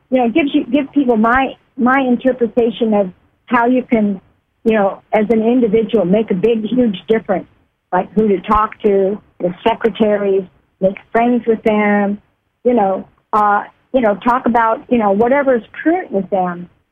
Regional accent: Laguna, United States; And see, I grew up in Laguna.

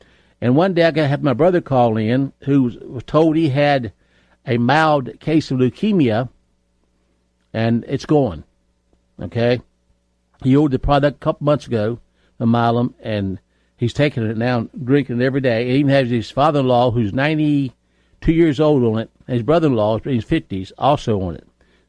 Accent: West Virginia, United States; folks, I'm just a hillbilly. I'm not much of a speaker by any means. I barely speak English because I come from West Virginia.

